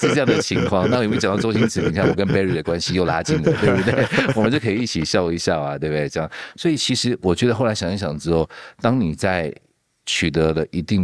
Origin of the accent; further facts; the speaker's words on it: Taiwan; moved away as an adult; also born or lived in United States; 我觉得台湾就是我不是从小就在美国长大